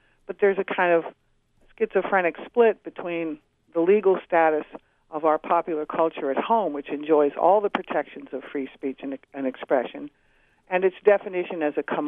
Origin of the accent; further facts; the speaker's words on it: Boston, Massachusetts, United States; you know, I'm from Boston, and Hollywood seems to be picking on Boston quite a lot lately, too.